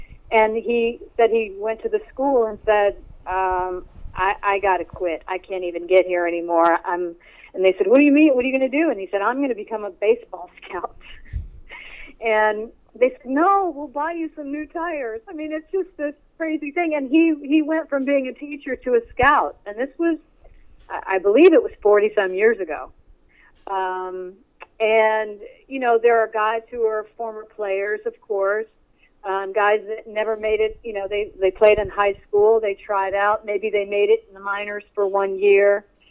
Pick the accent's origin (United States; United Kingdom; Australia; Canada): Canada; Quebec; I grew up very near Montreal, so it was the Expos and Rusty Staub. Of course, I'm giving my age away now